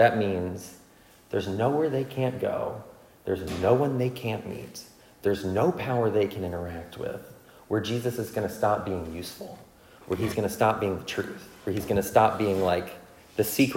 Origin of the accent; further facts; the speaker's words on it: Charlottesville, Virginia, United States; also born or lived in New Jersey; I'm a pastor's kid and I was raised mostly in Charlottesville and I was medevaced out of New Jersey at birth, basically. And so I grew up mostly in Virginia.